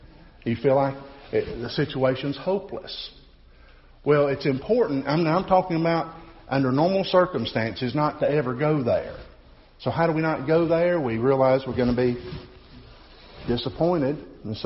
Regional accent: Southern United States, United States; I grew up in the South, and folks down South can be very opinionated.

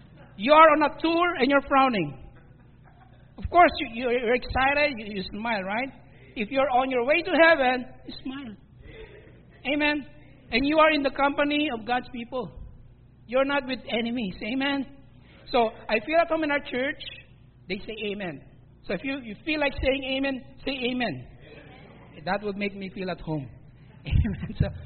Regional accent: Philippines; Some pastors, Canadian pastors, American pastors would come to me because I'm Filipino. And he would ask me … you're a Filipino. Yes, I am.

